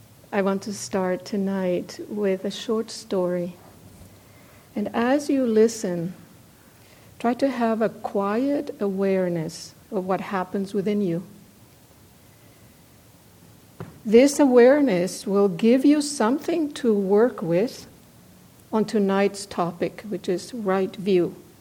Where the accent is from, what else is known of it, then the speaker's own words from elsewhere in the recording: Mexico City, Mexico; I was about 14 years old, growing up in Mexico City, and I went to the movies with my mother.